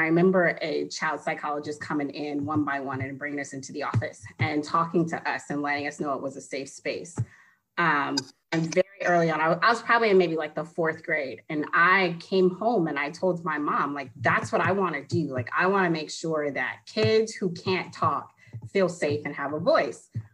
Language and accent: English; Oakland, California, United States; especially growing up in East Oakland.